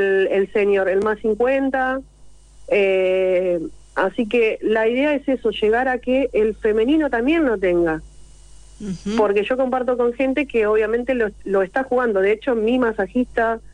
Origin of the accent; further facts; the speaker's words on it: Buenos Aires, Argentina; also born or lived in Santa Fe; Yo vivía en Santa Fe en ese tiempo, pero yo soy porteña, soy de Buenos Aires.